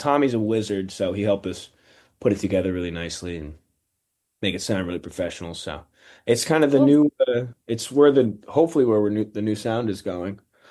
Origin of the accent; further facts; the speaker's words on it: Stamford, Connecticut, United States; So in my hometown, Stamford, Connecticut, does a...